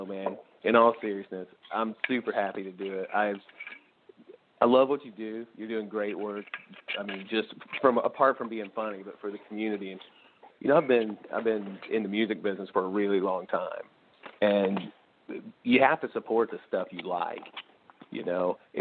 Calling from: St. Louis, Missouri, United States; from St. Louis.

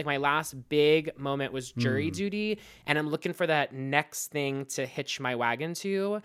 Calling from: Brooklyn, New York, United States; I'm calling from Brooklyn, New York, downtown Brooklyn.

